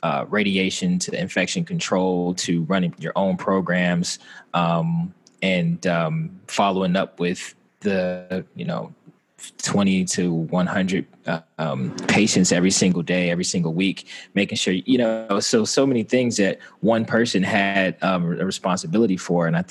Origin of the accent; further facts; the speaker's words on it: Atlanta, Georgia, United States; accent: Southern; I grew up in Atlanta, Georgia. That was kind of where we settled down, essentially, Atlanta, Georgia. But my father being in the Army for about 30 years, we moved around a lot too. So yeah, Atlanta's where I got that Southern accent from.